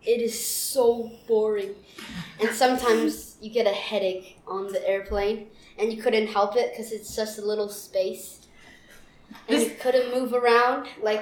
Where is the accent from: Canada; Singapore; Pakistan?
Singapore; and I'm from Singapore.